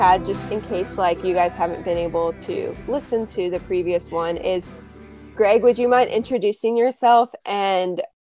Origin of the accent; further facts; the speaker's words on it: United States; I know I'm white and I know I'm American